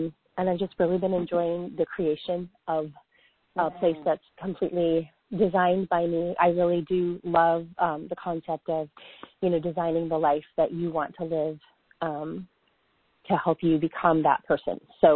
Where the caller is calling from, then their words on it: Springfield, United States; I'm calling from Springfield.